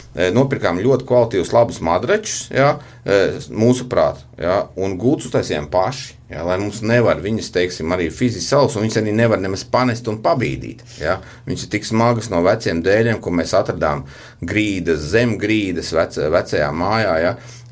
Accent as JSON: {"language": "Latvian", "region": "Latgale", "country": "Latvia", "said": "es pats no Latgales."}